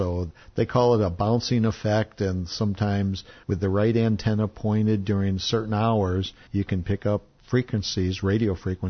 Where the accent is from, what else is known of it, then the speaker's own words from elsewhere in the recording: Kingman, Indiana, United States; That's a good town to live in. I'm from Kingman, Indiana.